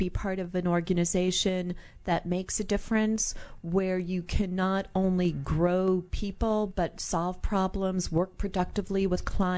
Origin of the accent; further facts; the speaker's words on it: Queens, New York, United States; also born or lived in New Jersey, United States; I grew up initially in Queens, New York, in Astoria, and then we moved to New Jersey.